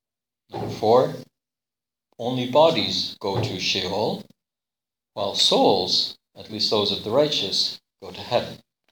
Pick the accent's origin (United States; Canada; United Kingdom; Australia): United Kingdom; Scotland; And I'm Scottish enough that free access to resources is right up my line.